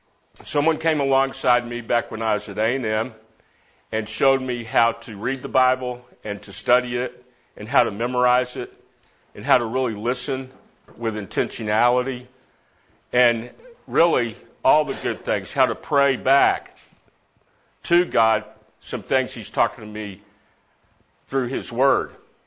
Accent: Amarillo, Texas, United States; now in Dallas, United States; I'm from Dallas, Texas, originally from Amarillo, Texas, but I've been in Dallas for 28 or 29 years.

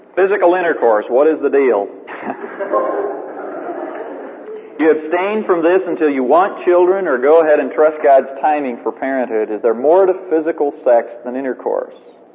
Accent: Vancouver, Washington, United States; I was raised in Vancouver, Washington, and went to a high school that was predominantly white.

